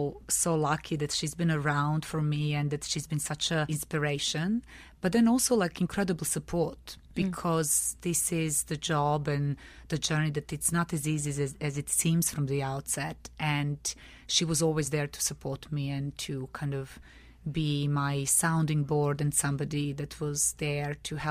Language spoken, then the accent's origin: English; Belgrade, Serbia; I'm originally from Belgrade, from Serbia.